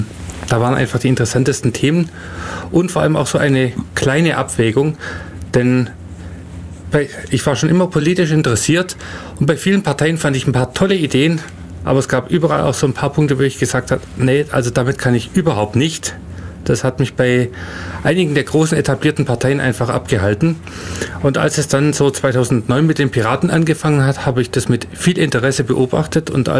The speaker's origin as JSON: {"language": "German", "town": "Ulm", "region": "Baden-Württemberg", "country": "Germany", "tie": "born there", "said": "Ich bin gebürtiger Ulmer."}